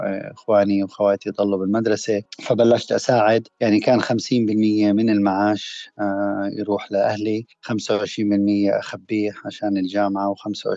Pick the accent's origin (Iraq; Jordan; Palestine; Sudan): Jordan; Amman Governorate; also born or lived in Kuwait; أنا من مواليد الكويت لأب وأم فلسطينيين لاجئين في مخيم الوحدات في الأردن. قضيت يعني طفولتي في المخيم ودرست كمان في مدارس الوكالة،